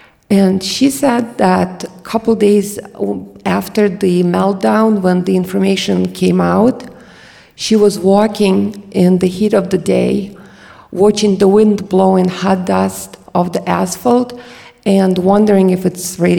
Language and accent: English; Ukraine; accent: Eastern European; upon hearing my Eastern European accent, kids would ask me where I was from. And as Ukraine was still part of USSR, not easily recognizable geographically, I would just say that I'm Russian.